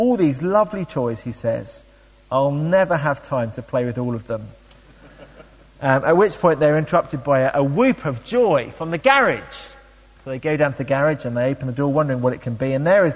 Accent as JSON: {"language": "English", "region": "England", "country": "United Kingdom", "said": "I don't know why I think this, maybe it's about being English, most of us, I think, are theological pessimists."}